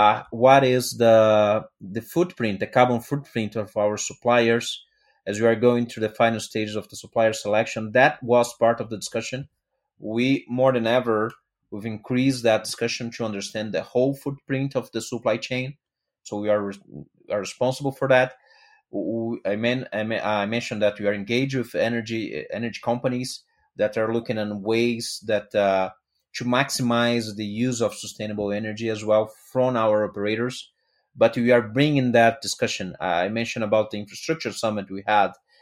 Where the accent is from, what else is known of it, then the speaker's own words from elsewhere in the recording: Rio de Janeiro, Brazil; English is a second language; also born or lived in Singapore; now in San Jose, United States; San Jose, actually, yes. Where I live. It's a great community. I'm originally from Rio, so it's very hard for a carioca to say any other city but Rio.